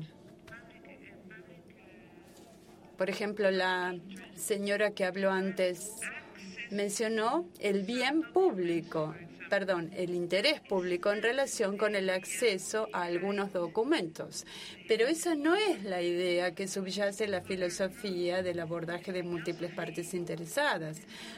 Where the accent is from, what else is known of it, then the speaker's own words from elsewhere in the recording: Peru; vengo de Perú.